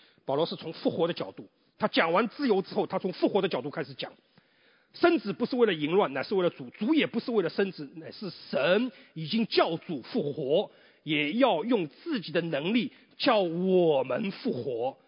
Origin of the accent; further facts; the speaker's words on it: China; 我们中国人常常说，哎，有一种职业在古代是什么最长的职业